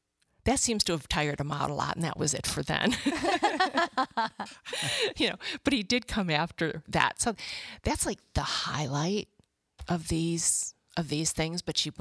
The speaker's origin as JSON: {"language": "English", "town": "Buffalo", "region": "New York", "country": "United States", "tie": "born or raised there", "said": "I grew up in Buffalo."}